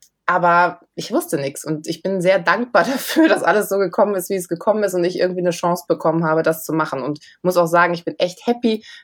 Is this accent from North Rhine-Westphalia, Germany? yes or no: yes; Bergisch Gladbach, North Rhine-Westphalia, Germany; ich komme aus Bergisch Gladbach